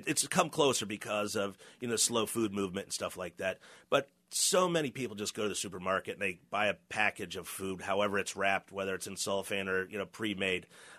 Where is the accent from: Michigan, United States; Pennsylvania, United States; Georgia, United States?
Pennsylvania, United States; Philadelphia; as a city kid, you know, growing up in Philly area